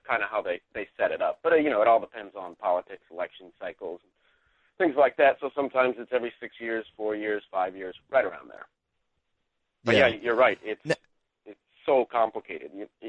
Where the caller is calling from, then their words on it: St. Louis, Missouri, United States; I'm actually calling from St. Louis.